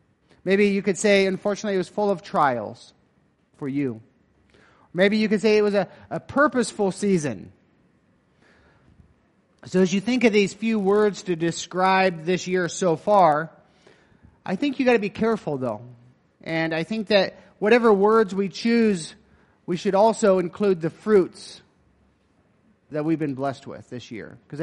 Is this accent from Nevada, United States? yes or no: yes; Eureka, Nevada, United States; I'm from Nevada. I shared Sunday. I'm from Eureka, Nevada.